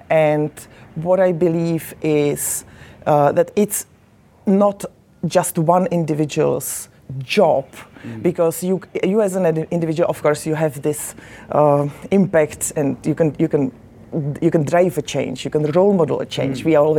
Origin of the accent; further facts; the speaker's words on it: Czechia; English is a second language; I'm originally from Czechoslovakia, which now is Czech Republic or Czechia.